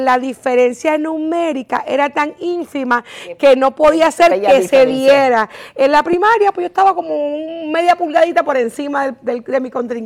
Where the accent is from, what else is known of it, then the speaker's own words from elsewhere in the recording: Aguadilla, Puerto Rico; Yo nací en Aguadilla. Yo me crié en Aguadilla. Yo estudié en Aguadilla. Yo me gradué en Aguadilla, recinto universitario Mayagüez. Yo estudié Derecho en Aguadilla.